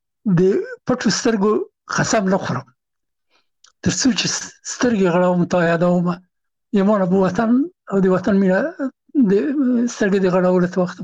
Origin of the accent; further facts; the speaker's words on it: Afghanistan; now in France; زه نه پېژندلم چې زه هم افغان یم